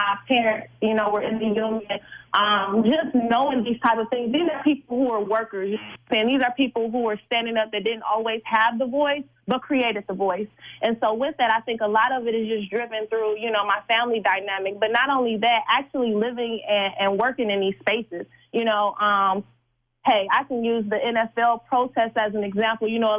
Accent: Detroit, Michigan, United States; also born or lived in Oak Park; I was born in Detroit, raised a little bit in Oak Park, but I'm back here living in Detroit and working in Detroit

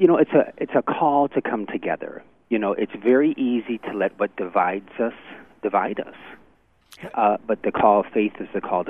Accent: St. Louis, Missouri, United States; I'm from St. Louis, and anybody who says it's not, I don't think they're being realistic.

